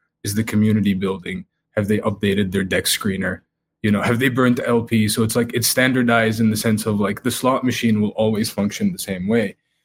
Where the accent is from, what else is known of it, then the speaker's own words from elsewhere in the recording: Egypt; But if you go outside of America, growing up in Egypt